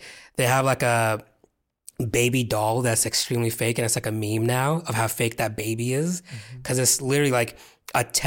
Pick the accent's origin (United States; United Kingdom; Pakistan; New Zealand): Pakistan; And a lot of times other people thought we were Mexican, and we'd be like, no, we're Pakistani.